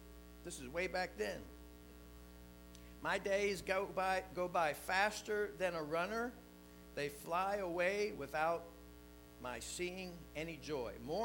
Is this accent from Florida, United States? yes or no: yes; Miami, Florida, United States; I grew up in Miami, and all the kids got out of school at the same time.